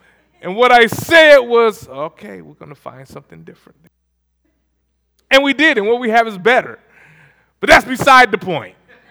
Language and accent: English; Toledo, Ohio, United States; I was born and raised in Toledo, Ohio. My wife and I both were raised in Toledo, Ohio.